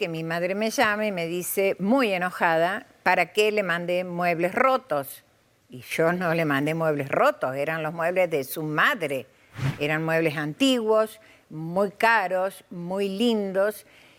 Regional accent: Argentina; also born or lived in Miami; now in Las Vegas, United States; Soy argentina, pero viví en Miami y ahora vivo en Las Vegas.

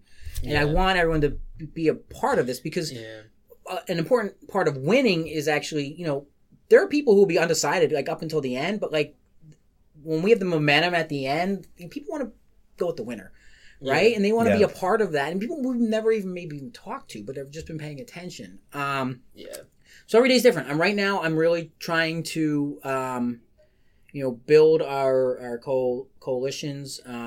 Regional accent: Douglas Township, Pennsylvania, United States; I'm from Montgomery County, Douglas Township, so

